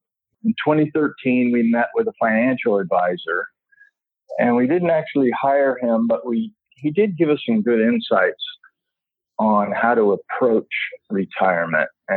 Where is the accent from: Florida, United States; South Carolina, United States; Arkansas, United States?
Florida, United States; also born or lived in Colorado; Okay, well, I was born in the USA. I grew up in Florida, so that was a warm climate. I went to school there.